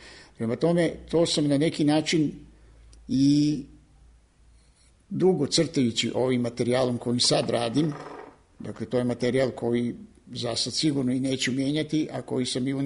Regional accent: Vojvodina, Serbia; U ostalom, ja potičem iz Ravnice, iz Banata.

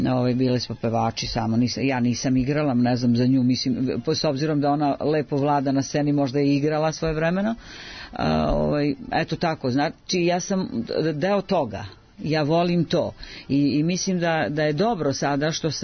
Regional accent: Kučevo, Southern and Eastern Serbia, Serbia; ja sam, pošto sam iz Kučeva

